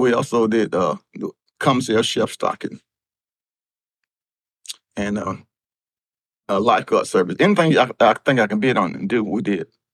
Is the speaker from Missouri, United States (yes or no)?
no; Columbus, Georgia, United States; I'm born and raised in Columbus, Georgia. I went to Spencer High School in Columbus, Georgia, during that time that we lived in the Jim Crow South system.